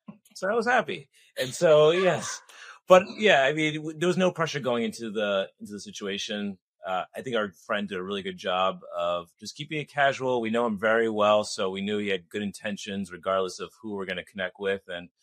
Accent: Boston, Massachusetts, United States; I'm from Boston.

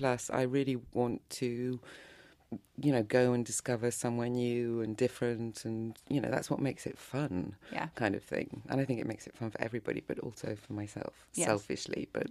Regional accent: London, United Kingdom; now in Paris, France; I've probably spent as much time living in Paris as I did growing up in London.

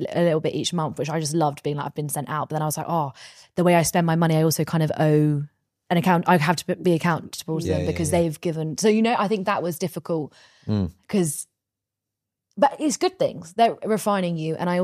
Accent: England, United Kingdom; I am English, but I think I really battle with that of like, I'll never know.

